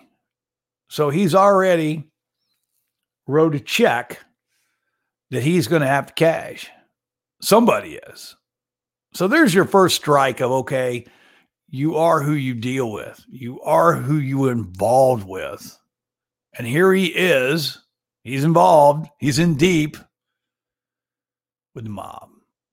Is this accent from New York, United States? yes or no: no; Kansas City, Missouri, United States; Now, I come from Kansas City, and at one time in Kansas City, Missouri, it wasn't a Chicago, but it was a big time mob location.